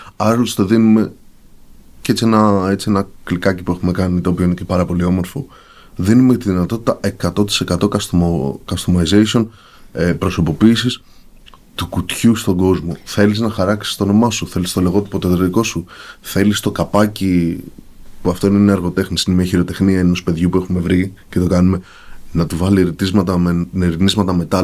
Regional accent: Greece; μέσα από την καθημερινότητά μας και μέσα από την κουλτούρα μας, σαν κριτική και σαν Έλληνες, ότι το τυρί ως δώρο προϋπήρχε.

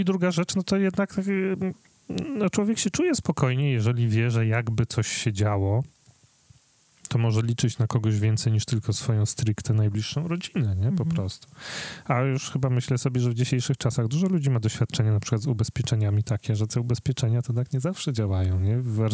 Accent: Warsaw, Masovian Voivodeship, Poland; Ja na przykład rdzennie pochodzę z Ursusa

